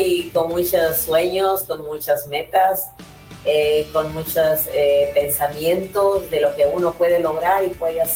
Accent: Bambamarca, Cajamarca, Peru; moved away as an adult; now in United States; Yo soy originaria de Perú, soy de un pueblito que se llama Bambamarca. Provincia de Cajamarca, departamento de... No, es Cajamarca.

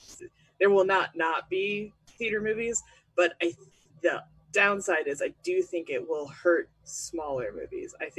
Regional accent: Michigan, United States; used to be afraid of sharks in Lake Michigan, because we're from Michigan, and that's a big lake

